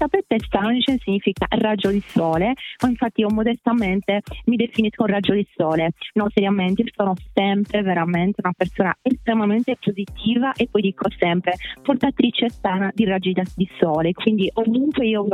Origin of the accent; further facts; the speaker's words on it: Sardinia, Italy; in realtà sono una sarda astemia